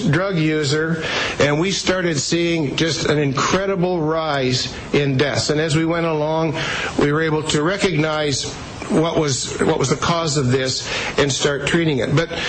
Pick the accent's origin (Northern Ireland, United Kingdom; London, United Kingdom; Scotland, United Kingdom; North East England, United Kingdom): Scotland, United Kingdom; now in Vancouver, Canada; I mean, I'm from Scotland.